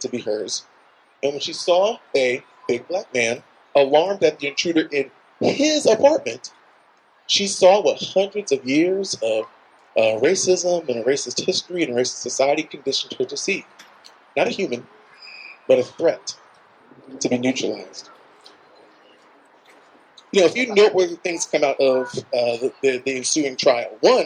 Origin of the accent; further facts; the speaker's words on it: Jacksonville, Arkansas, United States; which is about 35 minutes away from where I grew up in Jacksonville, Arkansas.